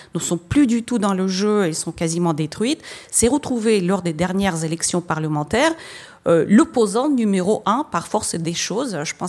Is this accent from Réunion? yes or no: no; Russia; ayant passé ma jeunesse et mon enfance à l'URSS